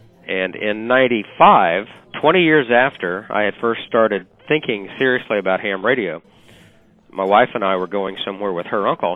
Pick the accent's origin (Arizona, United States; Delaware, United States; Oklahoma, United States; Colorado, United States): Oklahoma, United States; now in Mississippi, United States; I'm from Oklahoma, but I live in Mississippi and I work in Louisiana.